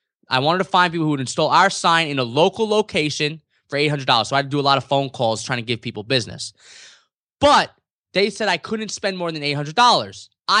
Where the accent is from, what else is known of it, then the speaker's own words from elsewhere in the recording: New York City, New York, United States; I am from New York City, so if you paint a picture of what you think a New Yorker would look like, I am probably that person.